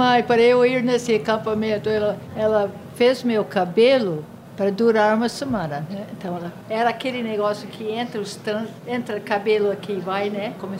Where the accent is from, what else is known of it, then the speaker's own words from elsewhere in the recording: United States; eu fui criada nos Estados Unidos e meu pai não era um americano normal, que morava numa casa normal